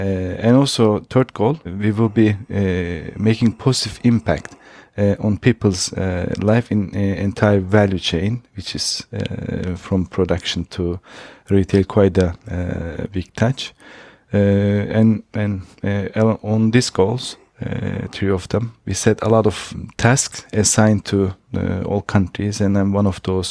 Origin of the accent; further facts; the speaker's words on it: Turkey; English is a second language; It is easier. I'm from Turkey. I was born and raised in Turkey and started my career in retail also in Turkey.